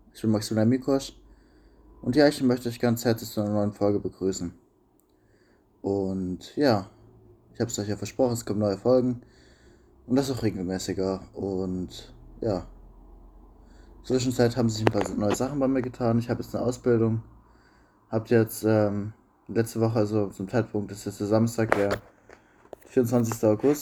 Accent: Bavaria, Germany; ich bin aus Bayern, in der Nähe von Nürnberg

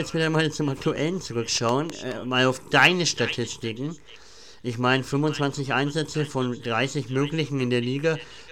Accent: Nuremberg, Bavaria, Germany; Also ich bin ja aus Nürnberg, Deutschland, Clubfan.

